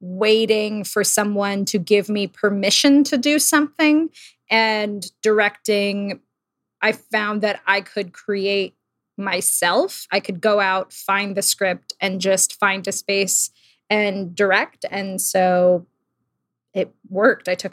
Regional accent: Old Bridge, New Jersey, United States; No, I grew up in New Jersey in a town called Old Bridge, not famous for anything, but yeah, it was like a suburban town.

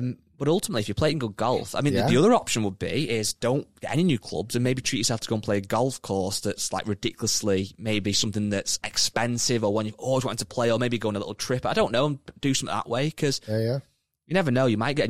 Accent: Scotland, United Kingdom; born there; Although I was born in Scotland.

